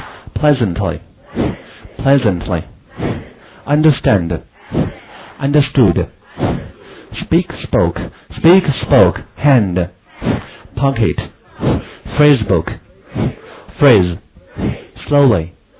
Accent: China; 好，我们中国人说话比较含蓄，一定要包括夸张一点

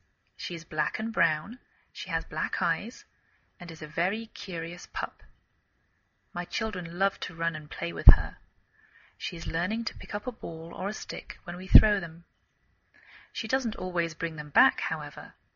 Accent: England, United Kingdom; now in United States

